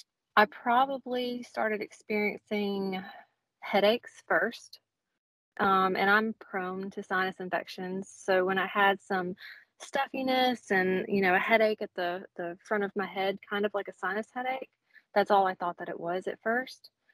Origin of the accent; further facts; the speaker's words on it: Selma, Alabama, United States; Originally, I'm from Selma, Alabama, and that's where I was born and raised and where I was currently living.